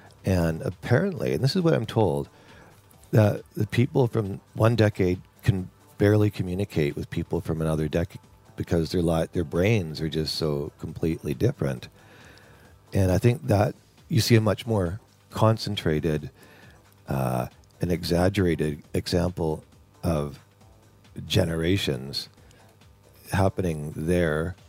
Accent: Canada; And this is where I live. I'm from Canada.

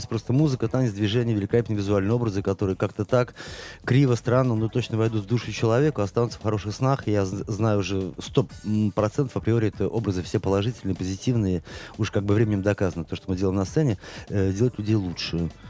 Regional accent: Saint Petersburg, Russia; Наконец-то мы в родном городе, в центре города, вот на Дворцовой.

